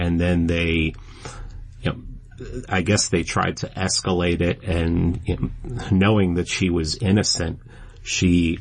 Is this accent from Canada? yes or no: no; New York City, New York, United States; I grew up in the Bronx, and I was basically told, look, if you have any interaction with these guys, just shut up.